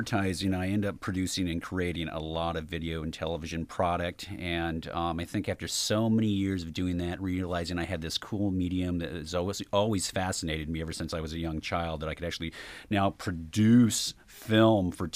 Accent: Seattle, Washington, United States; And I'm from Seattle originally, and I've got some good stories about the Seattle International Film Festival.

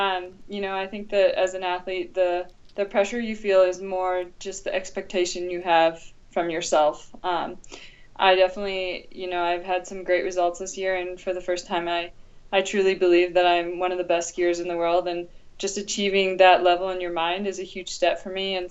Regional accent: Washington, United States; So we grew up in the Metha Valley in Washington, and we had a couple women training on the U.S. ski team and the Olympic team at the time.

